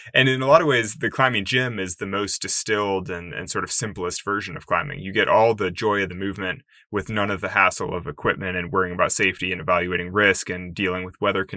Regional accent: Sacramento, California, United States; when a climbing gym opened in Sacramento in my hometown, my parents took me

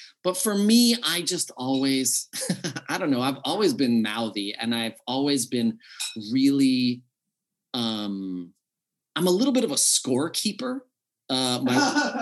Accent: United States; Because I grew up in America, right?

